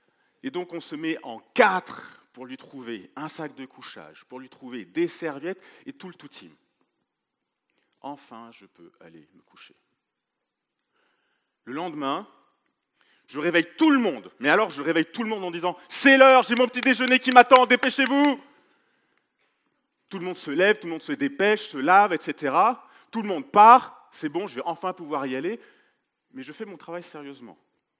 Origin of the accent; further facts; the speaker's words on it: Paris, Île-de-France, France; also born or lived in Latin America; moi, je suis haïtien d'origine. Oh ! Je suis né en Amérique latine. Ah ! Et j'ai grandi à Paris.